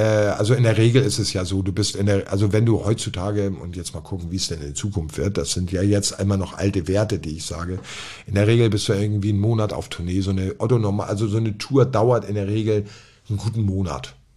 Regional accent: Hamburg, Germany; Ich bin Hamburger.

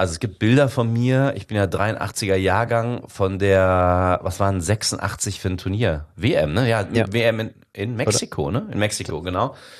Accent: Bensberg, North Rhine-Westphalia, Germany; ich komme ja aus dem Bergischen Land, aus Bensberg

